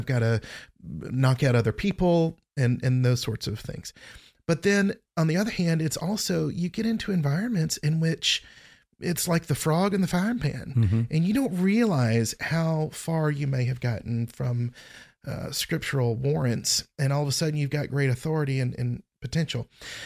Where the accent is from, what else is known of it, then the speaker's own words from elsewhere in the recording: Georgia, United States; I'm from Georgia, and I think about that red Georgia clay, and it's so firm and hard.